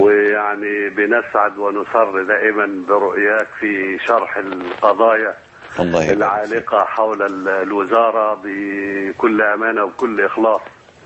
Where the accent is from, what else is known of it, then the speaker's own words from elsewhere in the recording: Egypt; ونحن جميعا أبناء مصر، نحن جميعا من أصل واحد، المسلم والمسيحي الكل كان قبطيا